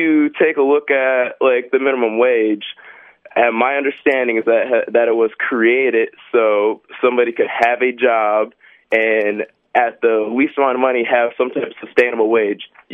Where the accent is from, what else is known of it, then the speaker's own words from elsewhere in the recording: Grand Rapids, Michigan, United States; Yes, I'm from Grand Rapids. I'm a student at GRCC.